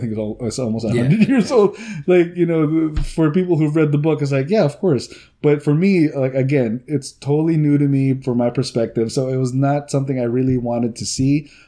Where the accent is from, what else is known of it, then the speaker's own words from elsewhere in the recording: Philippines; I don't know if it's just growing up in the Philippines.